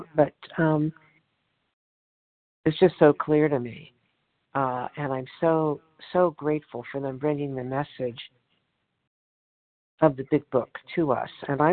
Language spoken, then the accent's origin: English; Los Angeles, California, United States; in reading this and hearing everybody share, I'm from Los Angeles, California